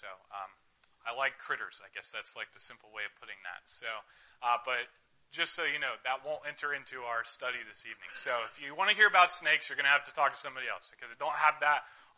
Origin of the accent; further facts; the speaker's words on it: Lake Wales, Florida, United States; in Lake Wales, which is where I grew up over in Polk County.